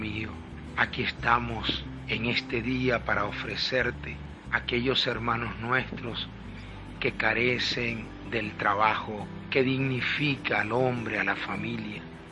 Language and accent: Spanish; Venezuela; Nosotros aquí en Venezuela tenemos una crisis profunda. Te pedimos que también nos ayudes como venezolanos.